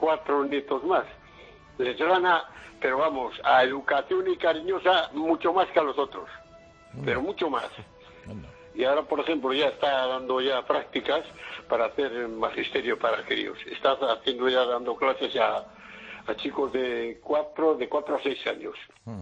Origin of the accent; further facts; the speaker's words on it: Miranda de Ebro, Castile and León, Spain; Nosotros somos de Miranda de Ebro.